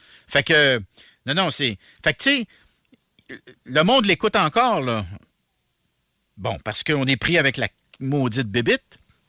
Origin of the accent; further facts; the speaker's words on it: Quebec, Canada; Moi, j'ai été élevé dans la Naudière, là.